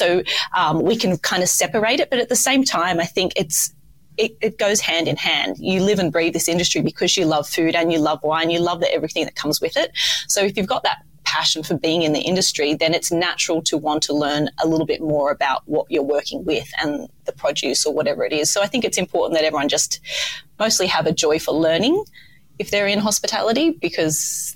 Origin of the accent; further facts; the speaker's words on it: Sydney, New South Wales, Australia; Oh, I didn't know there were such good restaurants in Sydney, like for my hometown. And then I just got that call to home, as we do, back to our beaches and back to the warm environment of Australia.